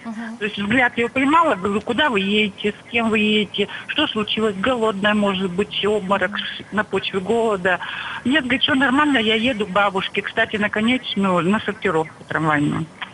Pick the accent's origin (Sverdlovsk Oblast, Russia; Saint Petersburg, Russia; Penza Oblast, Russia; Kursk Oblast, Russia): Sverdlovsk Oblast, Russia; Yekaterinburg; я из Екатеринбурга.